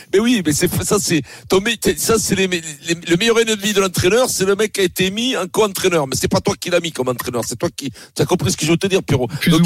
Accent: France; Nous, on se dit peut-être qu'il a une chance parce qu'on est français

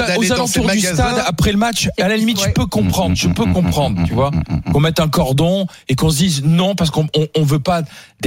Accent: Nice, Provence-Alpes-Côte d'Azur, France; vous savez que je suis de Nice, que je suis supporter de l'OGC Nice.

